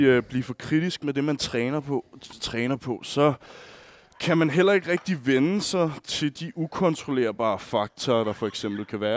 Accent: Glostrup, Capital Region of Denmark, Denmark; Jeg er normalt født og opvokset i Glostrup.

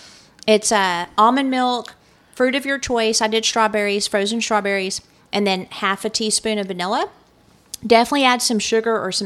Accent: New Mexico, United States; I'm from New Mexico, so I wanted to do something that, you know

